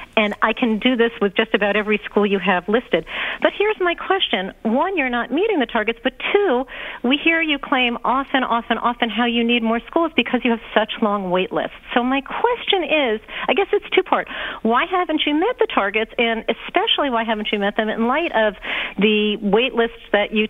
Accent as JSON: {"language": "English", "town": "Hastings-on-Hudson", "region": "New York", "country": "United States", "said": "Hi, I am from North America, but I'm also from Hastings-on-Hudson, New York."}